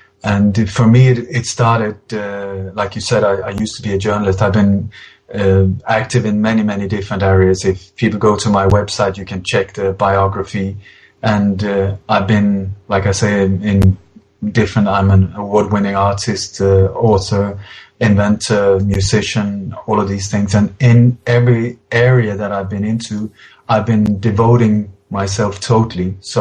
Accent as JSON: {"language": "English", "country": "Sweden", "tie": "born or raised there", "also_born_or_lived": "Denmark / England / Iceland", "moved": "yes", "lives_now": "Spain", "said": "Well, my body was born in Denmark many years ago, and I grew up partly in Denmark, and then when I was eight, we emigrated to Sweden, where I grew up, and then after that, I've been moving around. I lived in England for a while, Iceland, now in Spain, since the year 2000."}